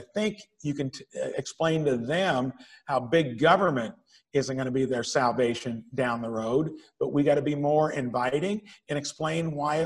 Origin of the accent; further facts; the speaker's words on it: Jasper, Indiana, United States; like in my hometown of Jasper, Indiana, probably the most entrepreneurial place per capita in the state of Indiana